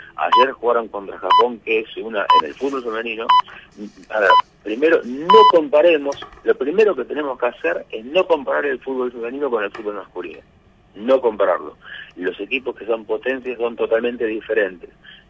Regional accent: Argentina; Pero somos argentinos

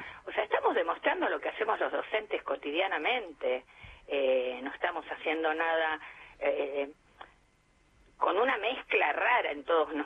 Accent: Florencio Varela, Buenos Aires Province, Argentina; yo soy de Florencio Varela, no voy a poder venir a darte clases acá

